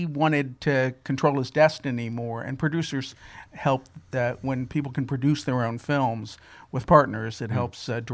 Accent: St. Louis, Missouri, United States; I didn't know, and I was from St. Louis, and I didn't know anybody

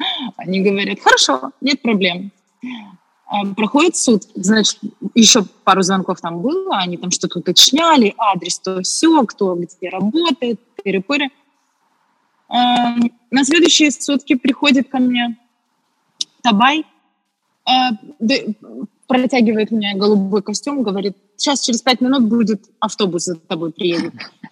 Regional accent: Ukraine; Я из Украины.

